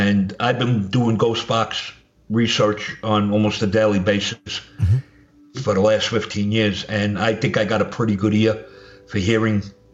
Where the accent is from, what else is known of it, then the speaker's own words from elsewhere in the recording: Brooklyn, New York, United States; like myself, he was born and raised in Brooklyn.